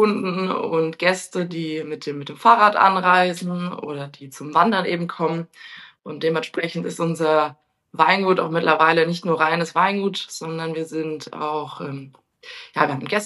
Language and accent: German; Guntersblum, Rhineland-Palatinate, Germany; Also genau, ich komme aus Guntersblum. Das liegt in dem größten Weinanbaugebiet Deutschlands und zwar mitten in Rheinhessen.